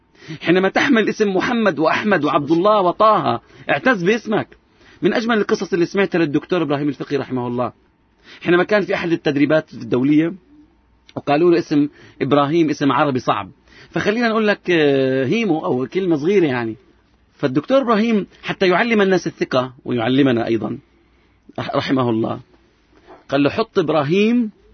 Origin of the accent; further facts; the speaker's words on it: Nablus, West Bank, Palestine; من فلسطين، حتى لا تنسوا من فلسطين، أنا مش من الضفة، أنا من فلسطين، وفي فلسطين بلد اسمها نابلس، أنا من فلسطين.